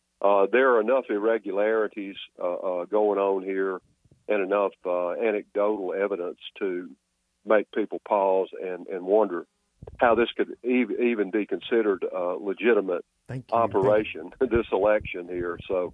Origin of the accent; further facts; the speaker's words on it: the South, United States; I'm a Southerner. He's a New York Yankee.